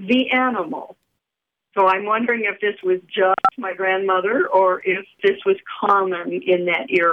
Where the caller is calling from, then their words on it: Amherst, Massachusetts, United States; Amherst, Massachusetts.